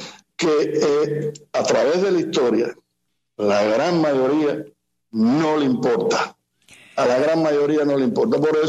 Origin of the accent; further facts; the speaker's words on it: Cuba; moved away; Yo aprendí música después que me fui de Cuba.